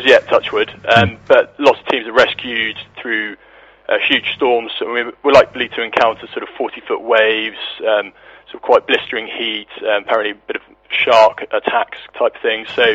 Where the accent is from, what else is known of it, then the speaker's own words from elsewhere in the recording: South East England, United Kingdom; I'm from towards Hythe, between Hythe and, Canterbury.